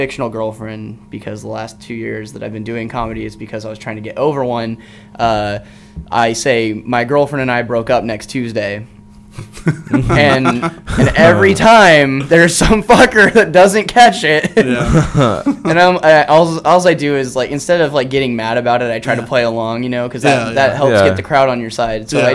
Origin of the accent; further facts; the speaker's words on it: Taft, United States; Have you guys heard about the porn that was made in my hometown of Taft?